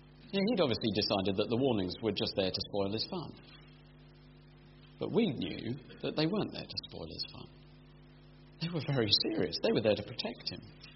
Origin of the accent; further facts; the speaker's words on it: United Kingdom; we're British, most of us